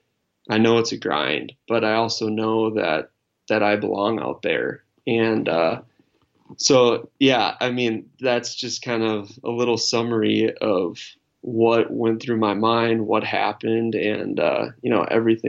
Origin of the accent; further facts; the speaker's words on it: Wisconsin, United States; when I was growing up in Wisconsin, you know, I had a six-month season